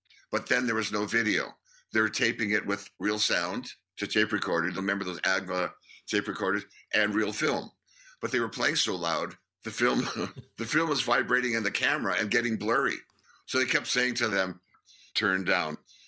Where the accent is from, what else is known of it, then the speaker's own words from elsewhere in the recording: Winnipeg, Manitoba, Canada; We're naive. We're guys from Winnipeg, right?